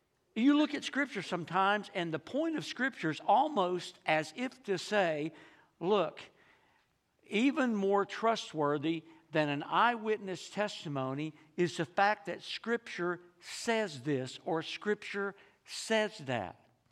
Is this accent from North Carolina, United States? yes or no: no; Texas, United States; Well, when I was growing up in East Texas, before the days of cable television, you got three TV stations. You got one in Texarkana, and you got two in Shreveport.